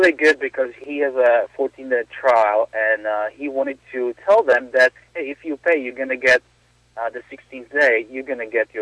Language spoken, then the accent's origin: English; Czechia; English is a second language; moved away as an adult; now in United States; because I'm coming from Czech Republic, we really didn't have a lot there. So I bought my first computer when I was 19, and then I came to U.S. when I was 20